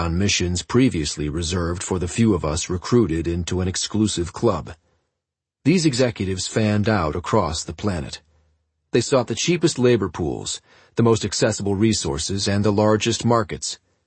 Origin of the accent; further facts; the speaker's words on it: New Hampshire, United States; at a meeting of leaders from many countries held in Bretton Woods, New Hampshire, my home state.